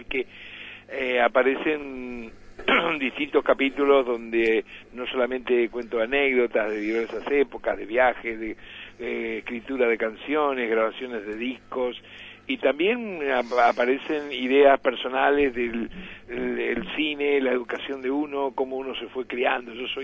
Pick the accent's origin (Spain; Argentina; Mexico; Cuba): Argentina; Rosario, Santa Fe; cuando era chico con mis padres en Rosario